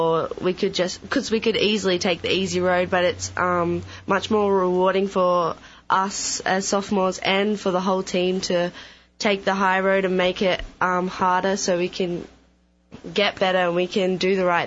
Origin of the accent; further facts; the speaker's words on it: Canberra, Australian Capital Territory, Australia; moved away as an adult; now in United States; So I'm from Australia. I live in the capital of Australia, Canberra, which is around 3 hours from Sydney. I moved to Texas last year to come to Blinn to play volleyball.